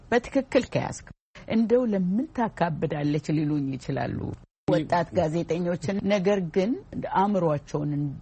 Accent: Oromia, Ethiopia; እኔ እኮ የተወለድኩት አንዲት ጥግ የኢትዮጵያ ትንሽ መንደር

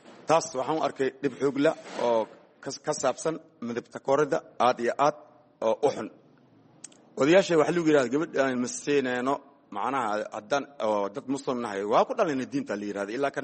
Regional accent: Mogadishu, Banadir, Somalia; also born or lived in Lower Juba; Waxaan ku dhashay ani Jubbada Hoose, waxaan ku soo barbaaray Muqdisho

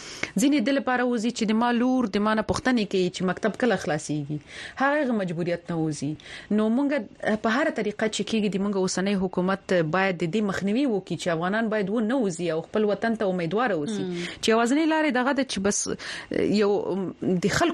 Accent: Paktia, Afghanistan; زه درته وایم زه د پکتیا په یو کلی کې يم

